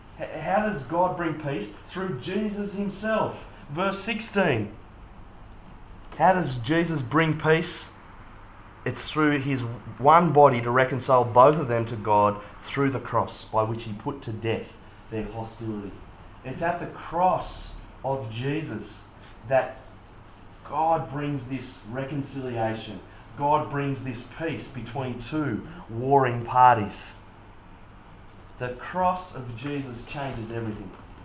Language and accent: English; New South Wales, Australia; "Oh, no, mate, we're Skippies, we're Aussies, we're from the Central Coast, we've just got to sit."